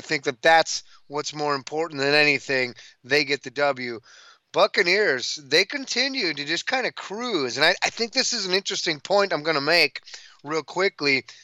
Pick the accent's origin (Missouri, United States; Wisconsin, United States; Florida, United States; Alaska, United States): Wisconsin, United States; I would know because I'm from Wisconsin.